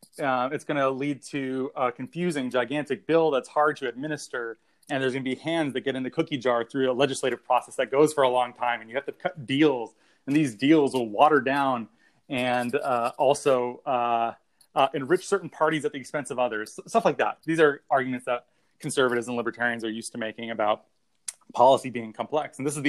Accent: United States; So me being an American is clearly on display here, Tom.

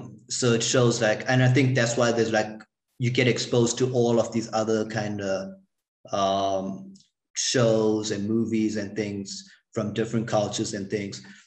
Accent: Durban, KwaZulu-Natal, South Africa; now in Pretoria, South Africa; I'm originally from Durban, but I was there for like the first 10 years of my life.

